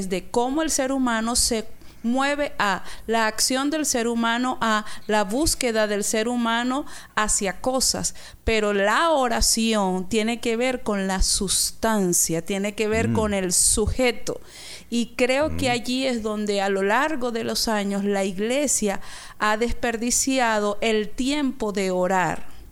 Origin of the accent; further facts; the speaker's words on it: Venezuela; En el caso de nosotros como venezolanos